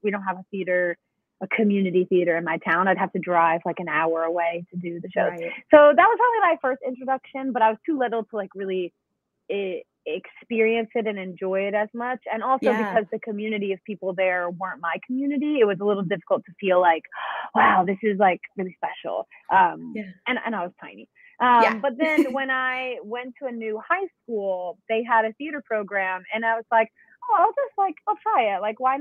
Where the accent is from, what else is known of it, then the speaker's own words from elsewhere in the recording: Mississippi, United States; I'm from Mississippi, so the dance training in my town was not amazing, but we got to do all different types of dance